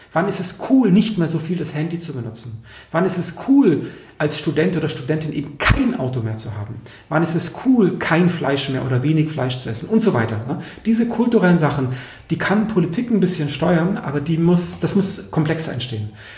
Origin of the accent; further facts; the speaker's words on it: Mainau, Baden-Württemberg, Germany; also born or lived in Frankfurt am Main; ich bin auf der Insel Mainau aufgewachsen, im Bodensee, auf dieser grünen Insel, ich habe früh ein Umweltbewusstsein entwickelt und ich fand das schrecklich, wie ich dann in Frankfurt am Main gelebt habe